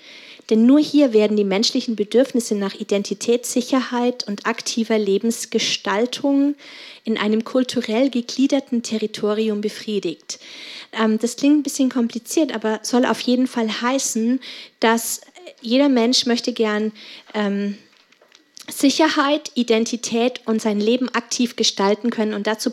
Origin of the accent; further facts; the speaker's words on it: Landsberg am Lech, Bavaria, Germany; bei mir ist es so, ich bin in Landsberg am Lech aufgewachsen und ich liebe diese Stadt immer noch